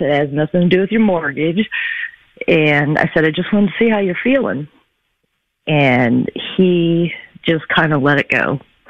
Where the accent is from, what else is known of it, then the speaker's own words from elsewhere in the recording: United States; And as American, just a civilian, I don't know what to do.